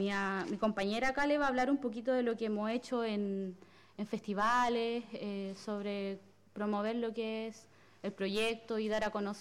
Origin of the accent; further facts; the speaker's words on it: Biobío, Chile; somos de Malén Leubú